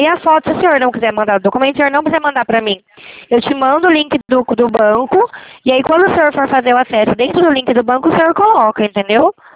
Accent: Sumaré, São Paulo, Brazil; eu sou aqui da cidade de Sumaré

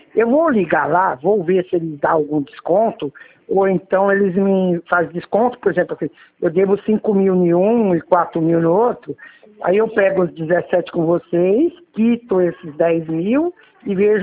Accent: São Paulo, Brazil; Não, eu sou de São Paulo, mas tenho conta em Santos agora

